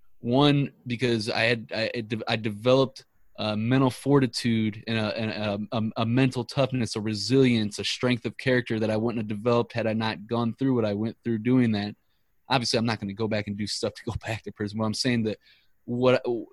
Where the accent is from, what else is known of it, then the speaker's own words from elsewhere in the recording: St. Louis, Missouri, United States; because we're both from St. Louis, but this one right here, the Rams tattoo, that's my favorite because I'm a diehard Rams fan. Even though they left us in St. Louis, I'm still a diehard.